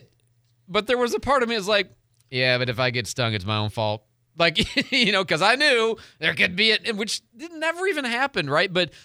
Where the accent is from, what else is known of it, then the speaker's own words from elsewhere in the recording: Chicago, Illinois, United States; But I grew up in Chicago, man, so that's like... pay attention to stuff, right?